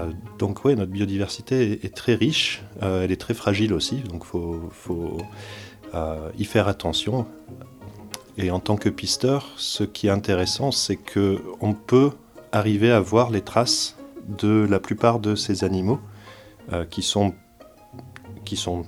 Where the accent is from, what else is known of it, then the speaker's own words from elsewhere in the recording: Provence-Alpes-Côte d'Azur, France; Moi, je viens de Provence. J'étais pas mal dans les Alpes et sur le bassin méditerranéen.